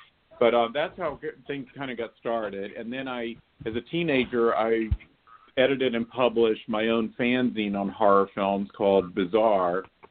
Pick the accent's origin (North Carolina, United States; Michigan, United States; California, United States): North Carolina, United States; Asheville; born and raised in Asheville, North Carolina, and my dad owned movie theaters.